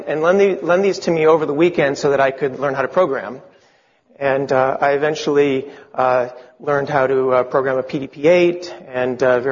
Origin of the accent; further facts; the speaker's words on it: Italy; English is a second language; now in Silicon Valley, United States; knew I wanted a computer when I grew up and could afford a house that I could fit the computer in. I moved from Italy where I lived, to Silicon Valley